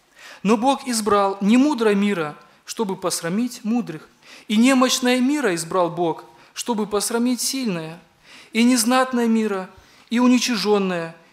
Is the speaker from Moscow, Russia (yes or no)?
no; Labinsk, Krasnodar Krai, Russia; я из Лабинска.